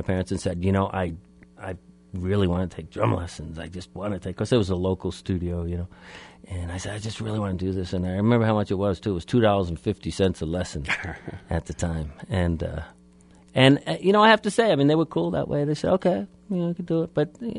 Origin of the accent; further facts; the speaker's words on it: Staten Island, New York, United States; Yeah, I lived in Staten Island. I grew up in Staten Island, one of the forgotten borough of the of the five.